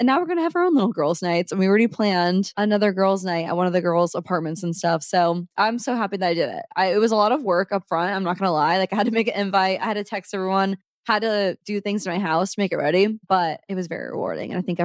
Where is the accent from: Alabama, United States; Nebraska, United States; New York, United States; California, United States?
Nebraska, United States; Omaha; now in St. Louis, United States; I'm not from here. I'm from Omaha, just like Allison.